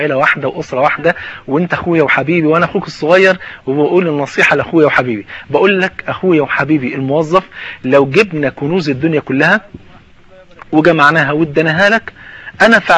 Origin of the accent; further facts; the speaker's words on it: Egypt; حتى المثل طلع عندنا في مصر